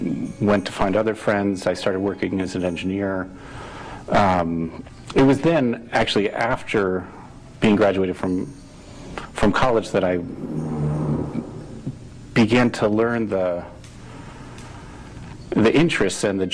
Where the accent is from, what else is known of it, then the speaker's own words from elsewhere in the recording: Bethesda, Maryland, United States; I was born in Bethesda, Maryland, a D.C. suburb, and raised there.